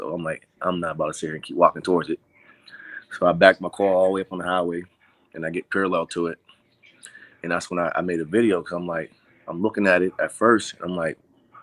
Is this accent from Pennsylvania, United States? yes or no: yes; Pittsburgh, Pennsylvania, United States; I'm from Pittsburgh. I come from a small neighborhood.